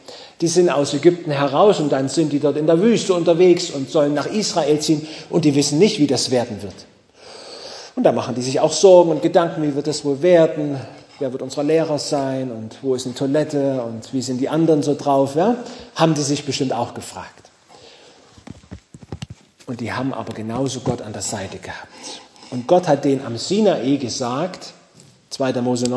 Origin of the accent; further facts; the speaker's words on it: Großröhrsdorf, Saxony, Germany; dass in Großrohrsdorf, wo ich herkomme, gar nicht so viele Vögel gibt wie hier